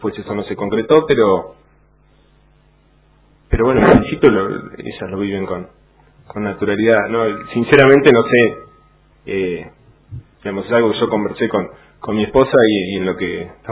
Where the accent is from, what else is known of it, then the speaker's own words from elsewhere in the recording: Olavarría, Buenos Aires Province, Argentina; also born or lived in La Plata; yo soy nacido en La Plata, viví durante mi infancia en Olavarría, en la provincia de Buenos Aires, y después volví a La Plata.